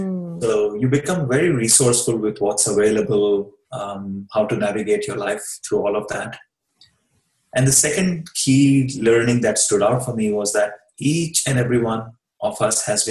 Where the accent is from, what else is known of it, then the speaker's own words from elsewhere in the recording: Mumbai, Maharashtra, India; Sure. I grew up in India, in Mumbai, right, in a family of 14 people.